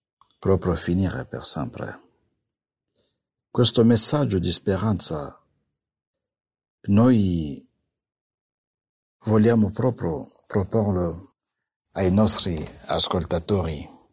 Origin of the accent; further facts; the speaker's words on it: DR Congo; nel mio paese, Repubblica Democratica del Congo